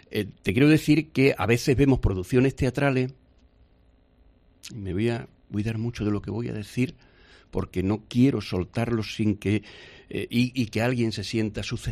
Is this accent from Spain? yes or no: yes; Zalamea la Real, Andalusia, Spain; éramos recibidos como cuando yo era chico, y recuerdo que en mi pueblo Zalamela Real, ¿viste lo que te voy a decir?, se recibía a los toreros